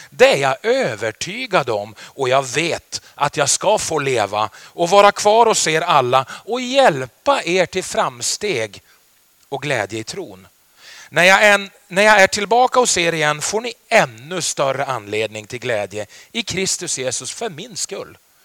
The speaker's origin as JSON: {"language": "Swedish", "town": "Byske", "region": "Västerbotten County", "country": "Sweden", "tie": "born or raised there", "also_born_or_lived": "Skellefteå", "lives_now": "Örnsköldsvik, Sweden", "said": "Väldigt roligt att vara här i Skellefteå, min hemstad. Jag är född i Skellefteå, uppvuxen i Byske, bor nu i Örnsköldsvik"}